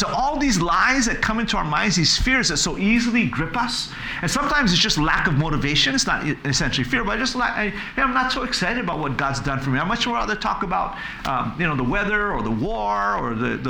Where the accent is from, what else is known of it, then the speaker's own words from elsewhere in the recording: United States; No, actually, I'm Chinese, but I'm American.